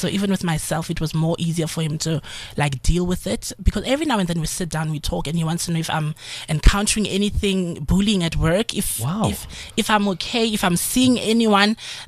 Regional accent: Northwest, Eswatini; I'm originally from the Northwest in Swaziland.

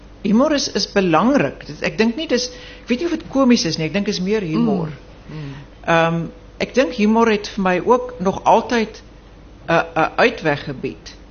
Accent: Durban, KwaZulu-Natal, South Africa; toe ek kom ek rein van Durban af, my Afrikaans in een stuk

